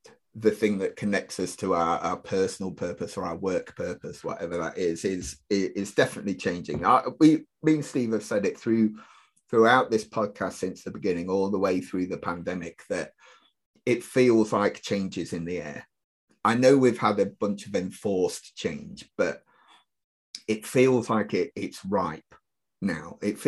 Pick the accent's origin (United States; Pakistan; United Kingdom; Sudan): United Kingdom; Nottingham, East Midlands; Yeah. I'm from Nottingham